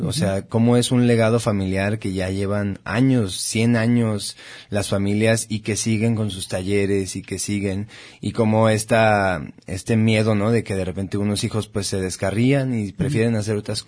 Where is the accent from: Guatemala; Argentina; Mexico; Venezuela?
Mexico; como mexicanos